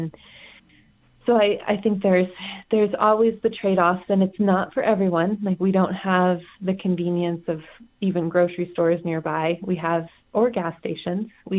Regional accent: California, United States; I grew up in Plumas County in Northern California in a place called Indian Valley and Taylorsville, Quincy, and those are the towns in that general area.

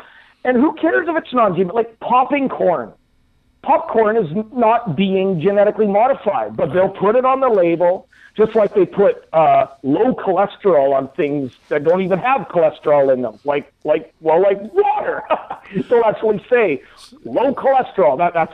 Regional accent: Saskatchewan, Canada; Now, I grew up in Saskatchewan. I can tell you, we don't grow corn up in Saskatchewan.

